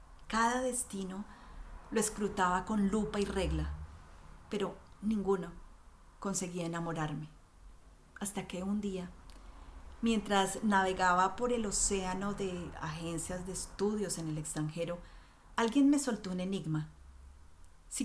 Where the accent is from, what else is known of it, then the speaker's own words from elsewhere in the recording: Colombia; Soy colombiana, el primer eslabón de una familia de cuatro hermanos, una guerrera de la generación X